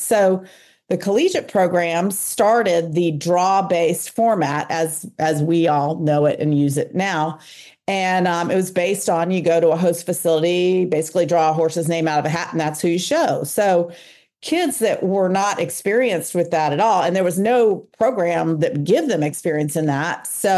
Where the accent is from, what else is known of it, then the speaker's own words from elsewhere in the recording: Atlanta, Georgia, United States; So I grew up in Atlanta, Georgia. I went to a school that actually had a riding program on campus.